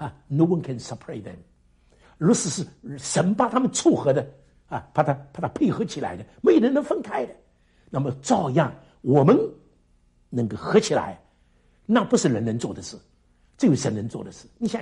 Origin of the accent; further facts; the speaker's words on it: Shanghai, China; 我是上海人